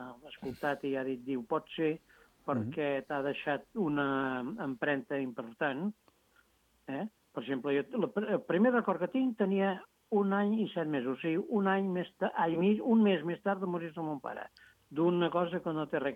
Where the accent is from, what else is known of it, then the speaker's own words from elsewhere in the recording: Catalonia, Spain; jo sóc català perquè ella vivia aquí, si no, jo no hagués estat català.